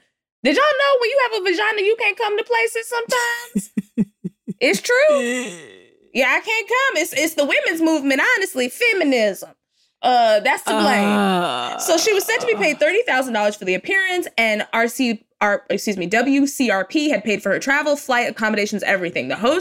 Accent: Texas, United States; Now listen, I'm from Texas.

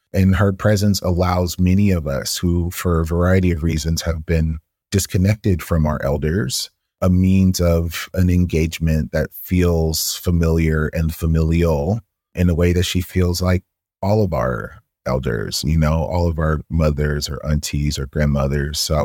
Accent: Atlanta, Georgia, United States; growing up in Atlanta, you know, that I came into much contact

